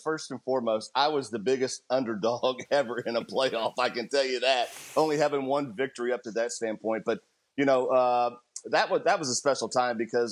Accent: Houston, Texas, United States; because I had had near misses in my hometown of Houston at the Houston Open a number of times

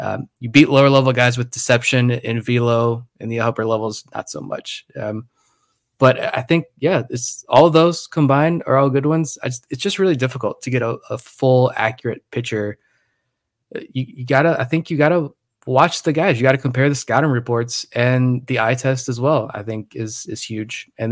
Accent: Suffolk, Virginia, United States; And I grew up in Suffolk. So again, Suffolk known for peanuts

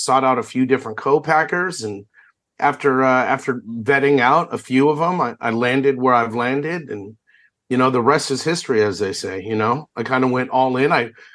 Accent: California, United States; You know, where I was raised here in California, we cook a lot of tri-tip here, right?

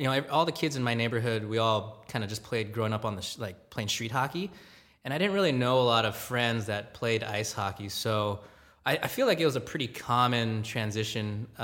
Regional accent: Gardena, California, United States; Yeah, so I grew up in Gardena, California. Even though it's, I guess, technically LA County, I actually grew up a Ducks fan.

